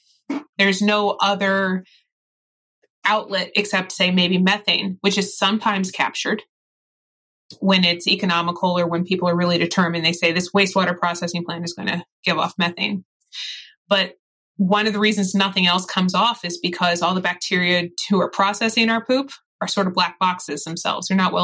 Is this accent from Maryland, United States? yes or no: yes; Baltimore, Maryland, United States; But back home, I'm from Baltimore.